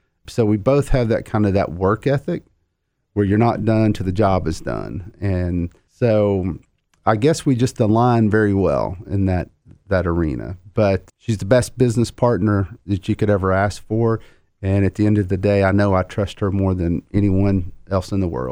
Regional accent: Chattanooga, Tennessee, United States; moved away; I've lived in about 7 or 8 different cities. Now, I'm from Chattanooga, so I guess it's, you know, it's biased. But when I left Chattanooga in 1992, it was nothing like it is today.

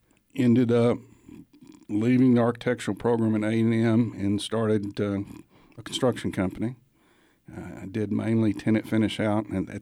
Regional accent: Waco, Texas, United States; I was born and raised here in Waco, graduated from high school, and left for college, moved away

